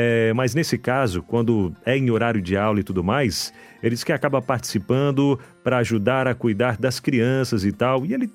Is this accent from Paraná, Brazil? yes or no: no; Maceió, Alagoas, Brazil; now in Goiás, Brazil; Moro em Goiás, porém sou natural de Maceió.